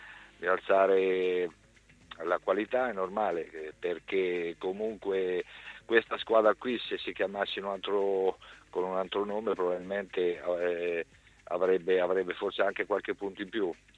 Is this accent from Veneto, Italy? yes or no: no; Ancona, Marche, Italy; io da Anconetano in quel momento sicuramente avrei accettato qualsiasi situazione